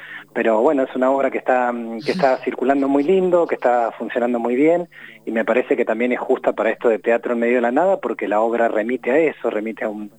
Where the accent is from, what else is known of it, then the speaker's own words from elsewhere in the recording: Puerto Deseado, Santa Cruz, Argentina; Somos de Puerto Deseado, al norte de Santa Cruz.